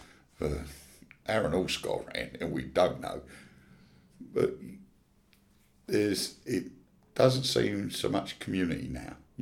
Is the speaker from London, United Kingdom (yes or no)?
yes; Bermondsey, London, United Kingdom; They looked at me, I come from Bermondsey.